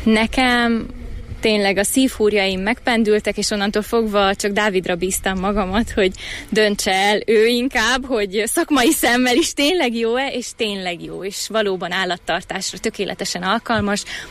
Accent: Oradea, Bihor, Romania; Én Nagyváradon nőttem fel, és igazából az erdélyi tájok az nekem nagyon közel állnak a szívemhez.

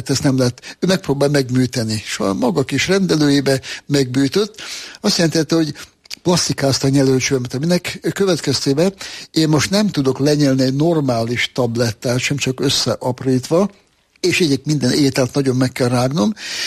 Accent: Endrőd, Békés, Hungary; Hát én Endrőd vagyok, most Gyumendrő a nev, akkor még Endrőd volt csak.

